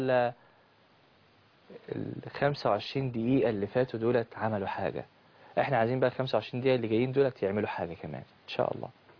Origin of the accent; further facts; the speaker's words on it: Egypt; احنا كمسلمين او كمصريين